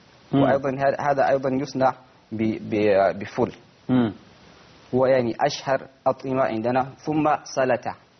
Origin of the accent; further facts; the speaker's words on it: Nigeria; أبدأ يعني باستقبال رمضان عندنا في نيجيريا